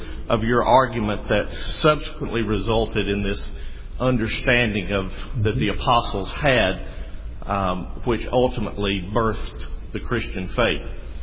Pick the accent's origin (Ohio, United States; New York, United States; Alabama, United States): Alabama, United States; I hope my accent is not as far removed, being from North Alabama, from the British accent.